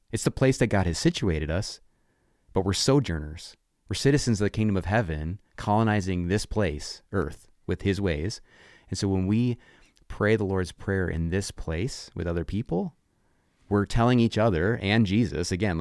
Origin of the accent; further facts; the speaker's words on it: United States; It was such a moment for me as an American of just feeling like it's warmth and like